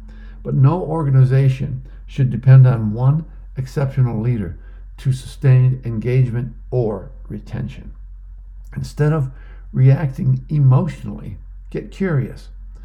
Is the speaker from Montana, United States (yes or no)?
no; Florida, United States; As a high school player growing up in Florida, you know, you're going to the NBA and it's a different world.